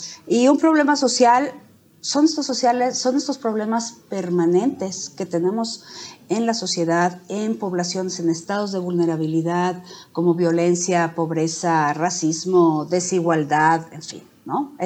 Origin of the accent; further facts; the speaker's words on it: Mexico; hablaré de terremotos porque los he vivido, tanto desde Microsoft Philanthropies como mexicana, ¿no?